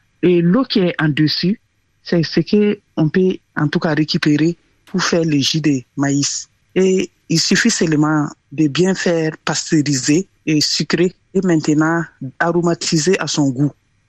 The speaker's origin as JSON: {"language": "French", "country": "Burkina Faso", "said": "Je peux dire que je suis burkinabé béninois parce que mon mari est béninois."}